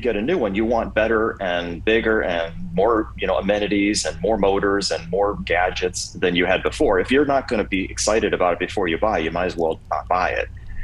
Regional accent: Kent, Ohio, United States; I grew up in Kent, Ohio

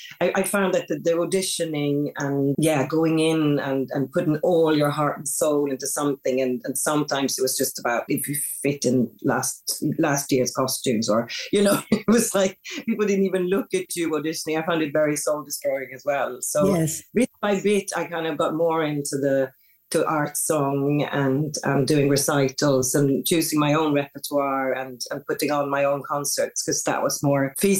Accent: Stockholm County, Sweden; now in London, United Kingdom; I really don't want to be in London, because I grew up outside Stockholm by a lake. It was only like 10, 15 minutes outside

